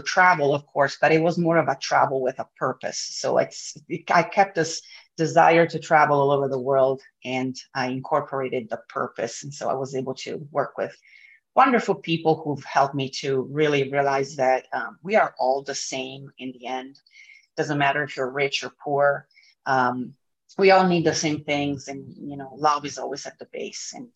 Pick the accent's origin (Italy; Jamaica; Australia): Italy; moved away as an adult; So growing up, I grew up in Italy, and I left my country when I was about 20 years old